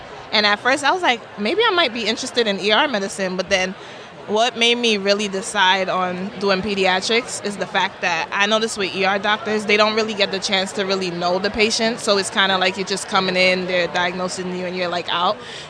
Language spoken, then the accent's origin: English; Brooklyn, New York, United States; now in Hayward, United States; I am from Brooklyn, New York.